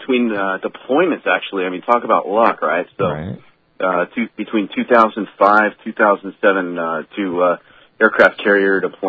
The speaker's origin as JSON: {"language": "English", "town": "Northridge", "region": "California", "country": "United States", "tie": "born or raised there", "said": "Yeah, I was born and raised in Northridge, California. So, kind of a small suburb north of Los Angeles"}